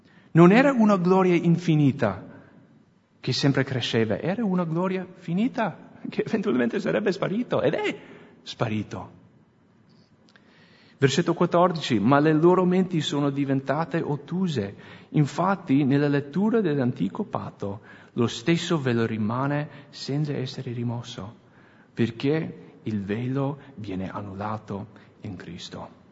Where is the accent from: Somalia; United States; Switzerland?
United States; Italian is a second language; now in Italy; Se non avete sentito il mio accento, sono americano. E per noi americani la libertà è quasi più importante dell'ossigeno, vero?